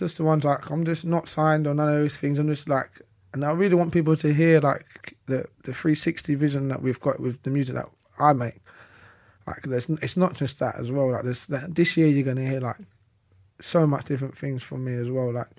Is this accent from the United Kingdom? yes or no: yes; East End, London, United Kingdom; We're from East End. Like, we're different.